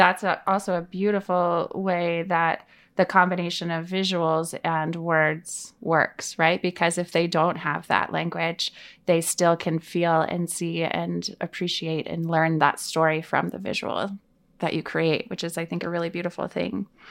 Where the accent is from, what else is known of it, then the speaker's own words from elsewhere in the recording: South Dakota, United States; Yeah, I grew up in South Dakota for a time, and a good friend of mine from elementary school